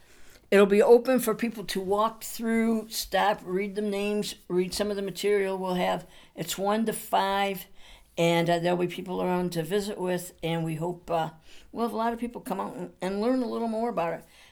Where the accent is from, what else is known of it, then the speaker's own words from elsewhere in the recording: Buffalo, New York, United States; No, I'm from Buffalo.